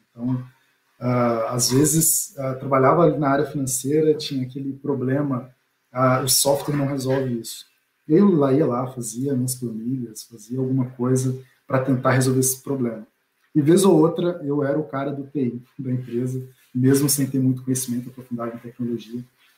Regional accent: Minas Gerais, Brazil; Então, pessoal, eu sou mineiro, né, até me apresentando também, sou do estado de Minas Gerais

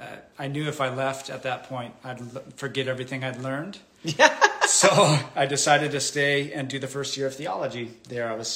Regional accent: United States; But I said, I'm from the United States. I'm here to study Chinese.

